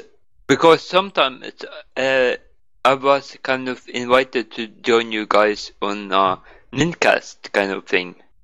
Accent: Norway; English is a second language

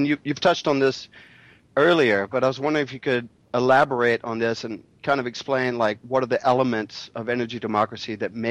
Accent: United States; because as an American, I realize there are certain words and phrases

